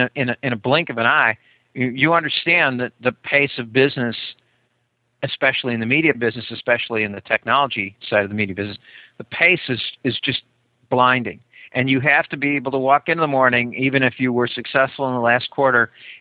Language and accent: English; California, United States; I'm from California. I can say stuff like that.